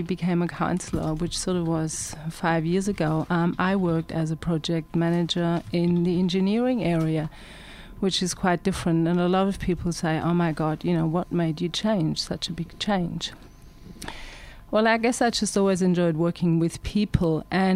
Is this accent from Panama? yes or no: no; Germany; English is a second language; moved away as an adult; now in Australia; So, as you can probably hear with my accent, I'm originally from Germany.